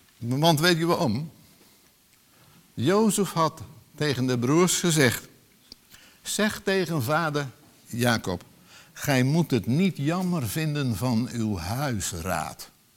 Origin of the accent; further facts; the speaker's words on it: Netherlands; spreek ik eventjes over mijn afkomst als Nederlanders, met onze Calvinistische leer